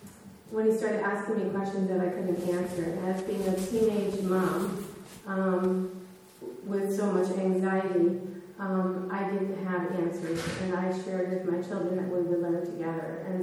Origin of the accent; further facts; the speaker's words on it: Connecticut, United States; it is very nice to meet you. I am up from Connecticut. It's a joy to be in Vermont at this time of year.